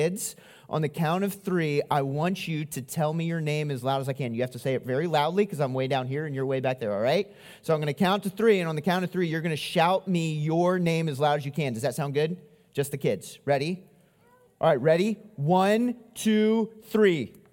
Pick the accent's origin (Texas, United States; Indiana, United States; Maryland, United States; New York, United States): Maryland, United States; Because I grew up in Maryland, and we spent some time up around cold area in Asia